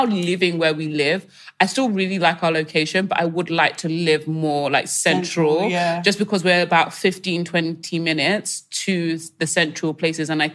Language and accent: English; Nigeria; I'm Nigerian, we're Nigerian.